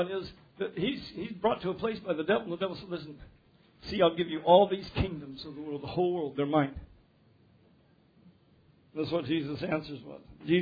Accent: Commerce City, Colorado, United States; You know you're in good standing growing up in Commerce City because you can speak a lot of Spanish before you go to Honduras.

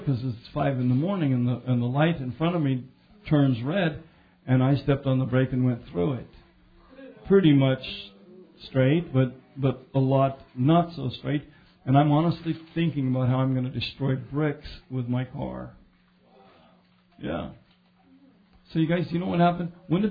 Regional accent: Denver, Colorado, United States; I grew up in Denver, Colorado.

